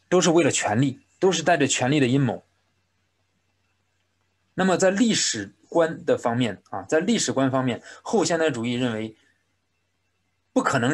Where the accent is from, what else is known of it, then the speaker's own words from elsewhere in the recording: China; 这是我们在中国长大的知识分子常常遇到的问题，